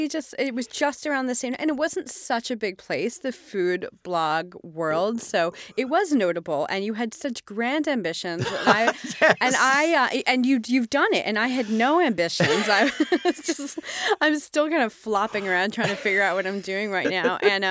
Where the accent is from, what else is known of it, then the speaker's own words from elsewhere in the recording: New Jersey, United States; I grew up in New Jersey in the suburbs. Nothing fancy.